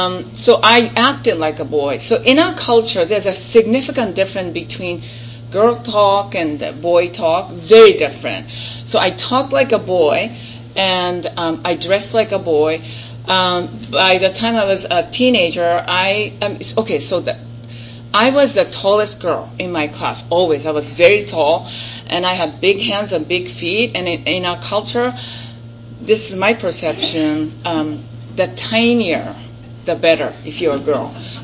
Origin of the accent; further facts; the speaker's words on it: Japan; English is a second language; I was born and raised in Japan. Can you tell?